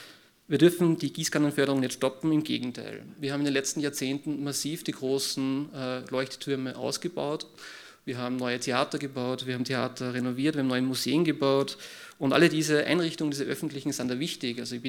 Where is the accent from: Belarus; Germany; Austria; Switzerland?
Austria; Upper Austria; Ich bin aus Oberösterreich, ich weiß, von was ich rede.